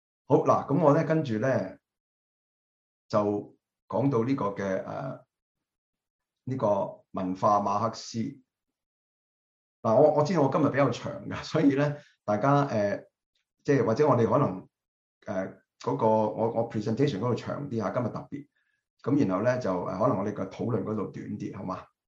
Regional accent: China; 我哋中國人好興點樣講咧

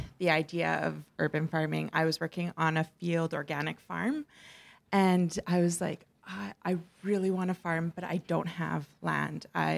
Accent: Buffalo Narrows, Saskatchewan, Canada; So like, I am from Saskatchewan too. So like, my grassroots come from Buffalo Narrows.

